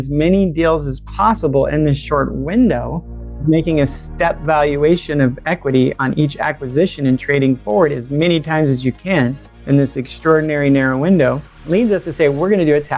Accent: Florida, United States; also born or lived in Italy; I was born in Italy and lived in Florida for about all my formative years.

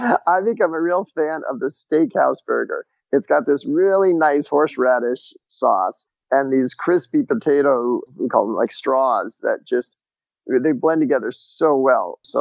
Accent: Wellesley, Massachusetts, United States; We lived not too far from a golf course when I was growing up in Wellesley, Massachusetts, and I would find all the stray golf balls and sell them back to the golfers.

